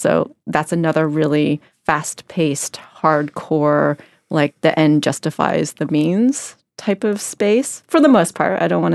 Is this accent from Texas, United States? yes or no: no; Los Angeles, California, United States; So I grew up in Los Angeles, really like in this immigrant household that was really focused on success.